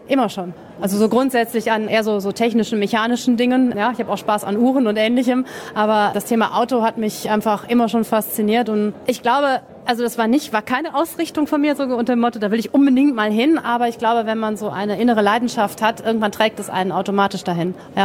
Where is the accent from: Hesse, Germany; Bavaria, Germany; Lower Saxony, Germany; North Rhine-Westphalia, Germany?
North Rhine-Westphalia, Germany; ich komme aus Nordrhein-Westfalen.